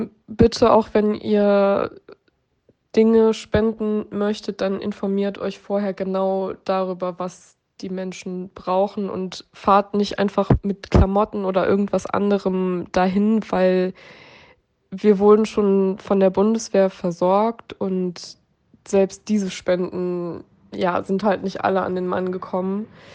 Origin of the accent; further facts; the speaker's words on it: Gemünd, North Rhine-Westphalia, Germany; dem Kurort Gemünd bei Schleiden. Und ja, uns hat die Flutkatastrophe auch ganz schlimm getroffen. Mein Heimatort ist ein Trümmerhaufen.